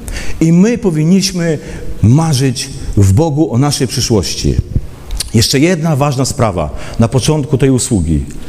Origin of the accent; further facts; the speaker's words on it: eastern Poland, Poland; Ja urodziłem się na wsi, na wschodzie Polski.